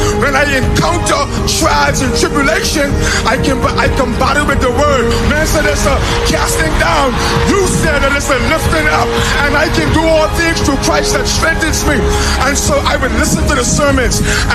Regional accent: United States; born there; I was born in America. Came from a very dysfunctional family.

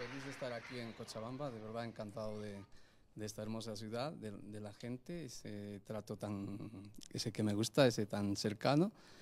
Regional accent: Peru; yo he crecido escuchando música boliviana. Soy de Perú

